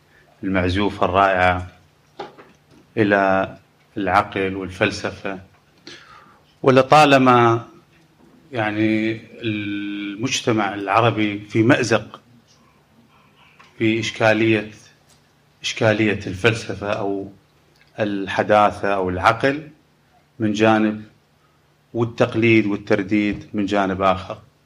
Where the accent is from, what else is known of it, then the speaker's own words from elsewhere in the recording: Iraq; أنا كعراقي مثلا مسلم